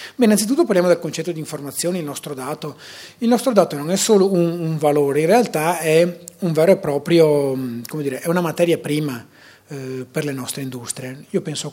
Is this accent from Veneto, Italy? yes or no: yes; Vicenza, Veneto, Italy; accent: Vicenza dialect; Sentite anche che sono di Vicenza, della mia cadenza dialettale, ma portate pazienza.